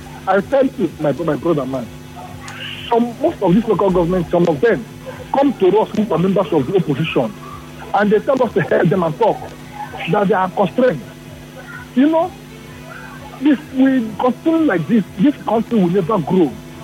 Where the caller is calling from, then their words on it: Port Harcourt, Rivers, Nigeria; I'm calling from Port